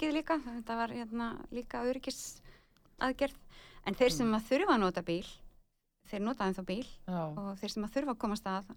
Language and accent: Icelandic; Akureyri, Northeastern Region, Iceland; ég er alveg upp á Akureyri og hérna, var hérna sem úlingur í menntaskólanum